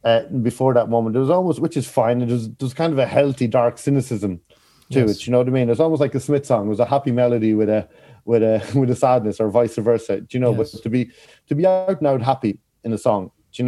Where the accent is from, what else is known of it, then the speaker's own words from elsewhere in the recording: Kells, County Meath, Ireland; children of Kells County Meath. I didn't know other towns had it. I was very proud of the song. Like, we're from Kells.